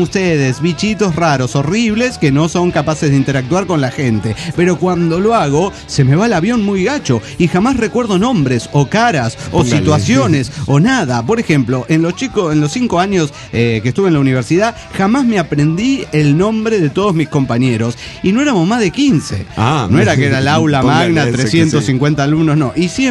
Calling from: Tuxtla Gutiérrez, Chiapas, Mexico; de Tuxtla, Gutiérrez, Chiapas, México.

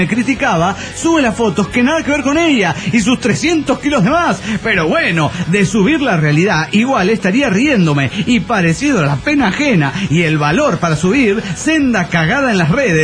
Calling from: Chetumal, Quintana Roo, Mexico; de Chetumal, Quintana Roo.

